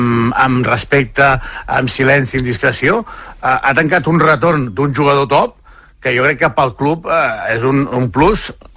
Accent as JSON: {"language": "Catalan", "town": "Badalona", "region": "Catalonia", "country": "Spain", "said": "com a badaloní"}